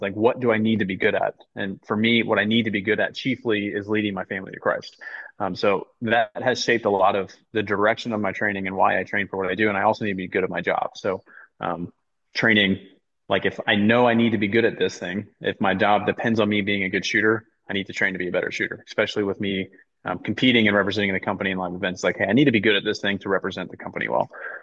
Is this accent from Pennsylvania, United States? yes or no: yes; Philadelphia, Pennsylvania, United States; also born or lived in Tennessee; My family's from Philadelphia. I was born in Tennessee while they were on business. Ended up going back to Philadelphia. Went to the same school my parents did, or my dad did. So pretty much claimed Philadelphia, and that's why I say I'm from Philly.